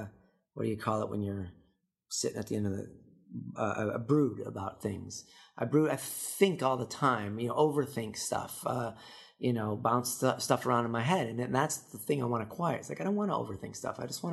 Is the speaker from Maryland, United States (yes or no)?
no; Illinois, United States; growing up outside of Chicago and in this weather, my persona is a lot like Chicago weather.